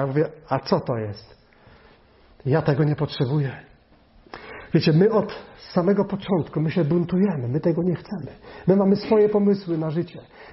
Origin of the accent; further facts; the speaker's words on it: Kuyavian-Pomeranian Voivodeship, Poland; Urodziłem się w centralnej Polsce, w województwie kujawsko-pomorskim.